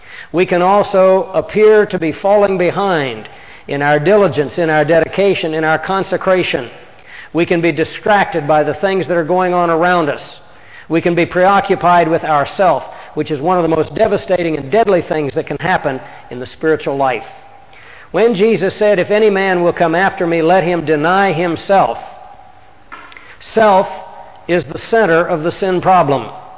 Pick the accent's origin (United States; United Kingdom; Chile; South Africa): United States; This country, like my home country, the United States, has been around approximately a couple hundred years.